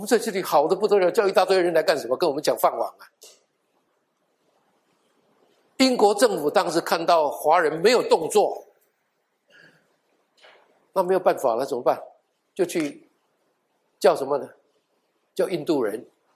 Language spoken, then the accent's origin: Chinese; Taiwan; now in United States; 我们从台湾来的啊，我们从台湾来的